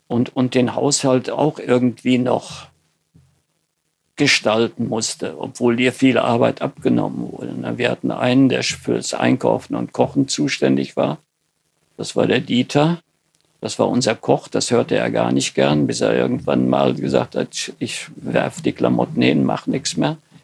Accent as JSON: {"language": "German", "region": "North Rhine-Westphalia", "country": "Germany", "said": "Bei uns im Sauerland gibt es ja sehr viele kleine und mittelgroße Betriebe."}